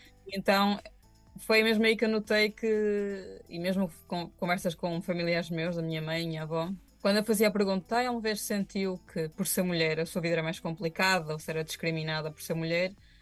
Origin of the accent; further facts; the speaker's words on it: Viana do Castelo, Portugal; Porque não é isto a pegar num traje que é para os minhotos de Viana do Castelo, de onde eu sou.